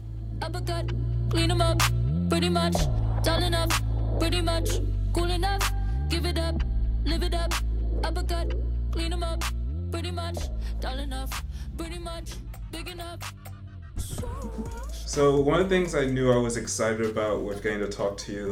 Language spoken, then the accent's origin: English; New York, United States; I grew up partially in Rockland County, which is outside of the city.